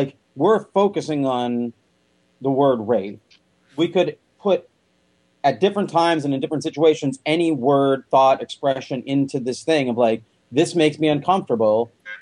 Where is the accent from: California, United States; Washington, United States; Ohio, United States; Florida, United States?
Washington, United States; Olympia; I'm from Olympia, I'm the closest thing you got.